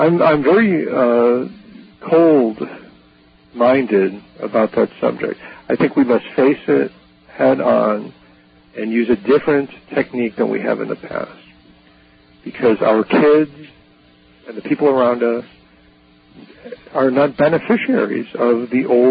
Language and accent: English; Chicago, Illinois, United States; I'm from Chicago originally